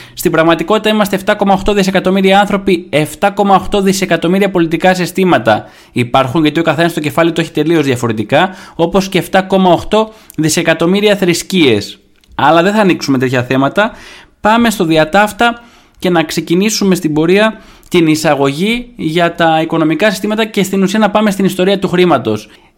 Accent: Thessaloniki, Central Macedonia, Greece; Έτσι, είμαι Θεσσαλονικιός, άρα είμαι στους Θεσσαλονικιούς.

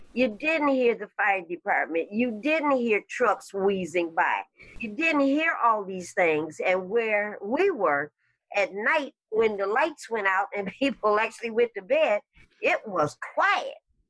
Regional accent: Detroit, Michigan, United States; I'm a city kid, and I'm born and raised in Detroit, so I'm familiar with cars, automobile factories

